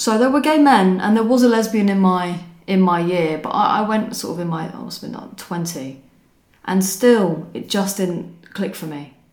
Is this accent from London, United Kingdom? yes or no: yes; London, United Kingdom; Yeah, so I was born in 1986 and I grew up in London, and I went to a comprehensive school